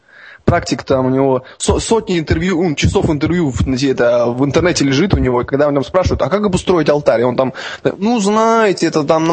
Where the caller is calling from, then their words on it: Ivanovo, Ivanovo Oblast, Russia; also born or lived in Omsk; Вот теперь из Иваново. Я недавно переехал из Омска, и наконец-то у меня появилась возможность позвонить вам в прямой эфир.